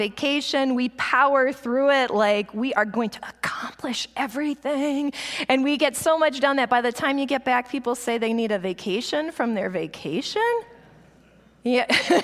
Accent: East Coast, United States; I'm not from Minnesota, so I say that like I'm an East Coast girl, so the idea of moving to the Midwest

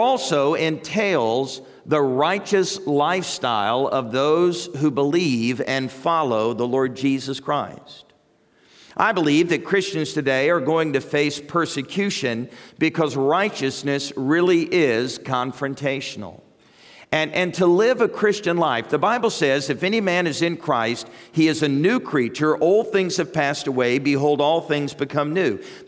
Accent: Fort Benning, Georgia, United States; born there; also born or lived in Huntsville, Alabama; I was born in Georgia. I was born at Fort Benning at Martin Army Hospital. And though I was born in the South to Southerners, you know my story. I was moved all over the country as a military brat.

